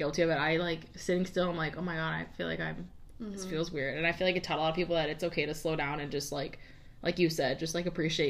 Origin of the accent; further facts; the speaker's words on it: Aurora, Ohio, United States; Stop. I grew up in Aurora, Ohio.